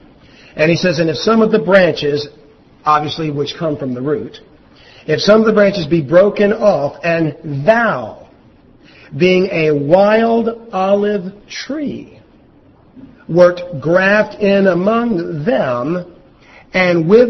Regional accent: Louisiana, United States; And see, even I knew that, and I'm from Louisiana.

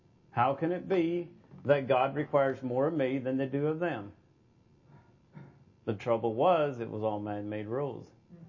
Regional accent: Martinsburg, Pennsylvania, United States; born there; now in Kentucky, United States; I live in Kentucky now, but I was born in Martinsburg, Pennsylvania, to a Old Order Mennonite family.

